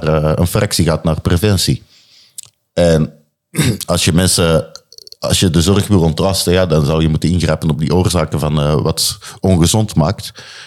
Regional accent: Belgium; now in Netherlands; Kijk, ik kom uit België natuurlijk.

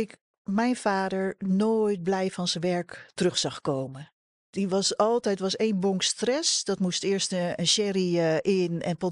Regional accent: Haarlem, North Holland, Netherlands; Ik vertelde net, ik kom uit Haarlem.

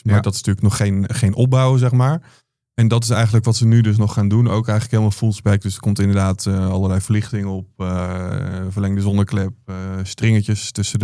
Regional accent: Netherlands; Maar volgens mij ook wel echt gewoon als Nederlander zijnde mag je daar echt trots op zijn

